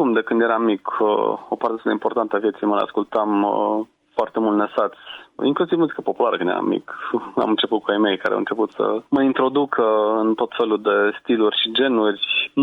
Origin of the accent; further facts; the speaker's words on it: Brașov, Brașov County, Romania; sunt din Brașov, sunt plutonier ajutant la Inspectoratul pentru Situații de Urgență Țara Bârsei al Județului Brașov